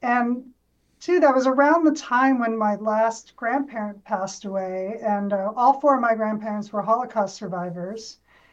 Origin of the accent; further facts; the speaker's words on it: Brooklyn, New York, United States; However, I grew up in Brooklyn, New York, where Judaism is a little bit in the water, in a neighborhood.